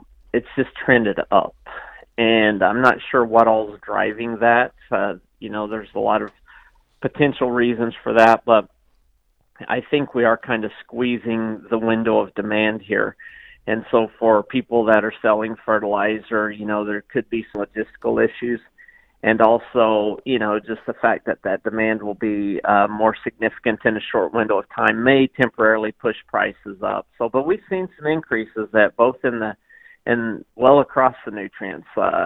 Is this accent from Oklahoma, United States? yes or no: yes; Oklahoma, United States; if you're in the arid west, like where I grew up in the Oklahoma Panhandle, it's probably not as critical